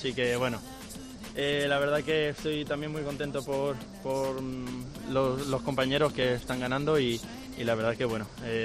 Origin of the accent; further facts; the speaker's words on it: Málaga, Andalusia, Spain; Yo soy de Málaga, él no.